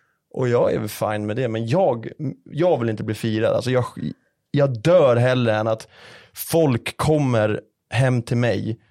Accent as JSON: {"language": "Swedish", "town": "Solna", "region": "Stockholm County", "country": "Sweden", "tie": "born or raised there", "also_born_or_lived": "Uppsala", "said": "Alltså jag är född här i Stockholm, i Solna. Och sen när jag var 14 år flyttade vi till mellan Gävle och Uppsala. Så jag har gått i skolan i Uppsala."}